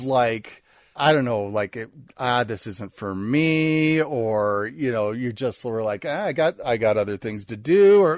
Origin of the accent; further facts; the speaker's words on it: Chicago, Illinois, United States; But again, going back to Svengoolie, growing up in the Chicago area, I can remember Svengoolie showing Gamera movies.